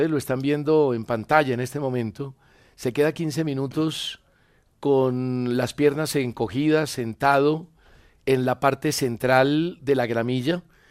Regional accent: Colombia; Somos colombianos, Steven.

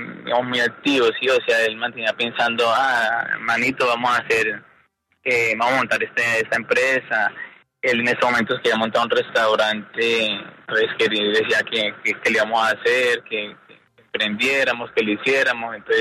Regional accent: Caquetá, Colombia; born there; vivimos en AIP Huila. Bueno, mi hermano, mis papás vienen en AIP Huila, pero como tal nosotros nacimos en el Caquetá.

